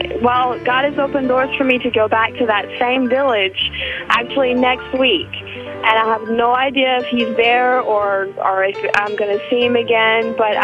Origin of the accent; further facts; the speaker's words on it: Costa Rica; and I'm from Costa Rica, and I go back each year.